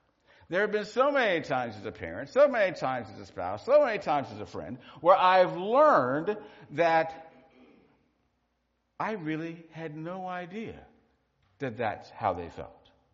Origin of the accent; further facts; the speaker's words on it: Maryland, United States; I grew up in Maryland. My grandparents were in South Carolina and North Carolina. My relatives were up and down the East Coast.